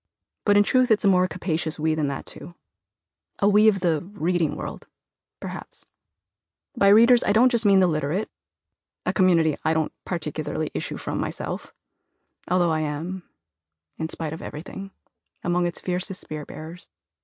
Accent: Milpitas, California, United States; in the renovated community library of my hometown, Milpitas, a thought came back to me

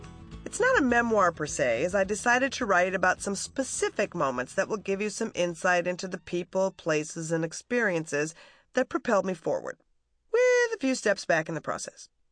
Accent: Minnesota, United States; I grew up in Minnesota. There were a lot of girls like me, who grew up in a wintry archipelago

